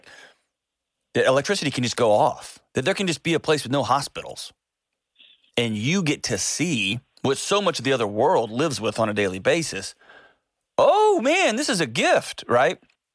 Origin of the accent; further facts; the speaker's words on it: Houston, Texas, United States; I grew up in Houston, man, so I've seen these things